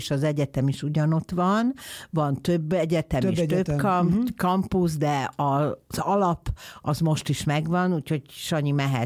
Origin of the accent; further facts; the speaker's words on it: Banská Bystrica, Banská Bystrica Region, Slovakia; a szülővárosom, amiről már beszéltünk, az Besztercebánya. Az egészen az egyetem végéig az volt a lehetőségem tanulni, tovább menni.